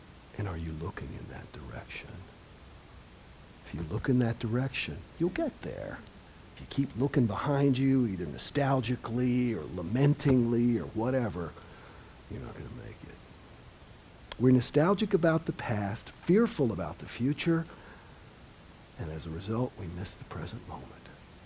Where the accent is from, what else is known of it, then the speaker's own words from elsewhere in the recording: the South, United States; Growing up in the South, salt is one of the four basic food groups.